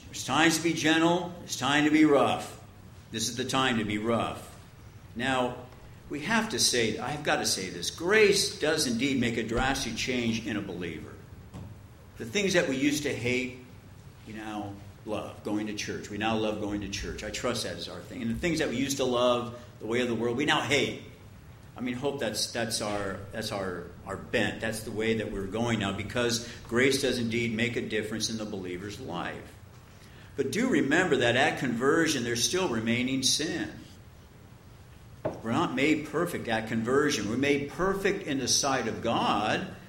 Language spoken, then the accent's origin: English; United States; Yes, I'm an American, but first and foremost, I'm a Christian.